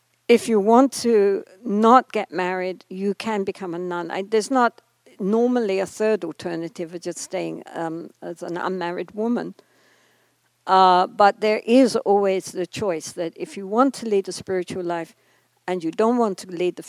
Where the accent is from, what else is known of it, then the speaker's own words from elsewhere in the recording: England, United Kingdom; born there; After all, I was born in England.